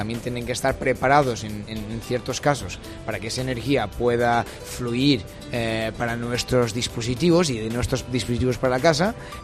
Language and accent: Spanish; Portugal; Spanish is a second language; moved away as an adult; now in Valencia, Spain; Yo soy portugués, me cambié justamente en 2018 para entrar en este gran desafío de la movilidad eléctrica.